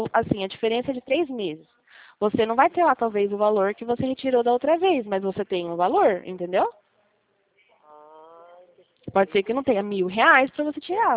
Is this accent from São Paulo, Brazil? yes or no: yes; Itatiba, São Paulo, Brazil; Eu sou de Itatiba.